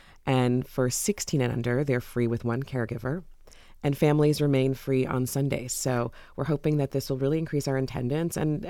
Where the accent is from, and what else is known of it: New York, United States; born or raised there; also born or lived in Miami, United States / Louisiana, United States; now in Columbus, United States